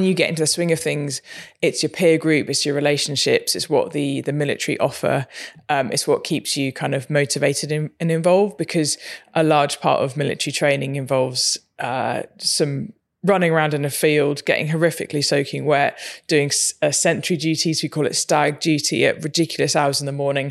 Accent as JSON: {"language": "English", "country": "Jersey", "tie": "born there", "said": "So when I was at school, I was born in Jersey, and they had there was a kind of an RAF cadet or an air cadet type team."}